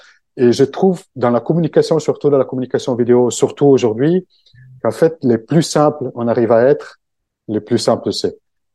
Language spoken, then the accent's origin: French; Italy; French is a second language; now in Paris, France; Alors, je suis italien, donc français. Le français, c'est un peu ma deuxième langue. Ça fait quand même 20 ans que j'habite à Paris